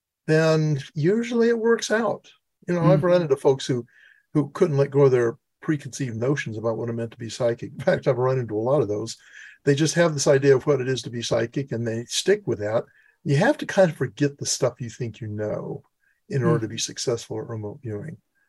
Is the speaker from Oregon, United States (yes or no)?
yes; La Grande, Oregon, United States; born there; I was born in Oregon.